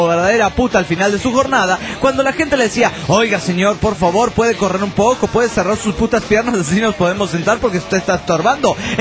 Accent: San Luis, Argentina; de San Luis, República Argentina.

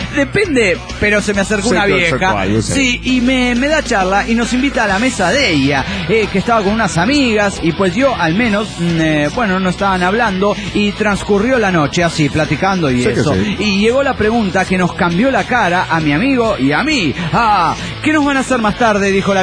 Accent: Bucaramanga, Santander, Colombia; de Bucaramanga, Locombia.

